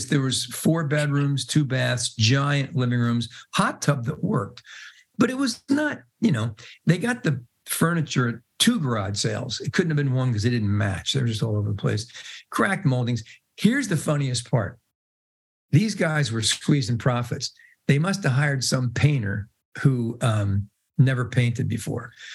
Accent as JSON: {"language": "English", "town": "New York City", "region": "New York", "country": "United States", "tie": "born there", "said": "I'm not an attorney of any kind, but I was born in New York City."}